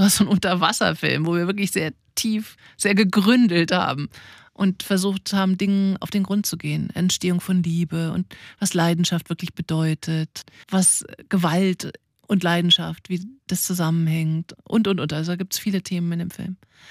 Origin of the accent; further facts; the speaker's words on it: Northern Germany, Germany; wie das bei uns in Norddeutschland hieß, der Flunsch.